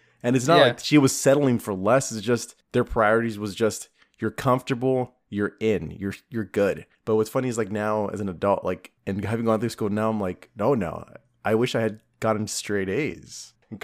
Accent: Los Angeles, California, United States; I grew up in South Central LA, which is not a nice part of LA.

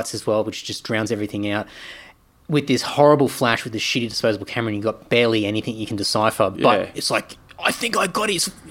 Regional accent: Brisbane, Queensland, Australia; I grew up in Brisbane.

